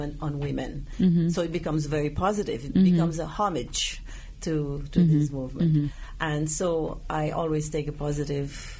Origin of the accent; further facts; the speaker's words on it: Haiti; You know, I'm from Haiti, and I grew up with the calabash.